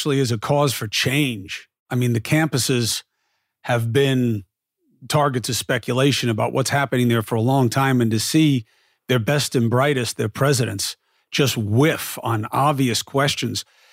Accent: New York, United States; Growing up in New York, you know, the family that I choose, people who married into my family, my nieces, you know, Jewish people all over.

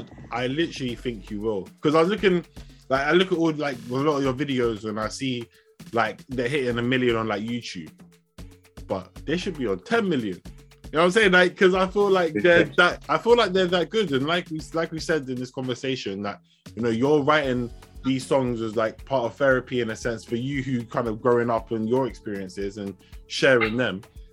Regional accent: Ibadan, Oyo, Nigeria; I'm from Ibadan.

